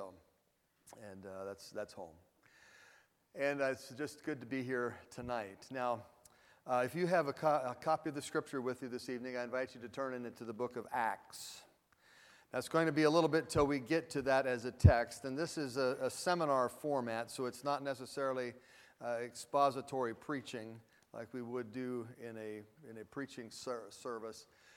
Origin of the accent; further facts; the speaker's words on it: Oregon, United States; I remember when I grew up in the state of Oregon, was born and raised in Oregon, and that's way out west.